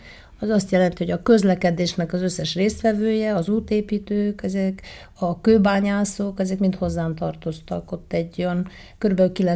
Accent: Hungary; Mert én csak azt mondtam, hogy egyrészt magyar vagyok, másrészt a pap az apám

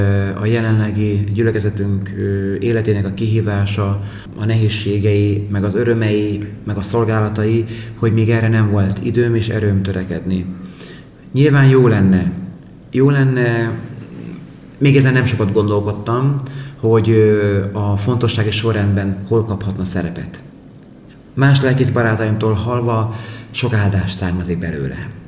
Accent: Nagyecsed, Szabolcs-Szatmár-Bereg, Hungary; also born or lived in Mátészalka; Ráadásul én Nagyecserről származok, és Máté Szalkán is éltem

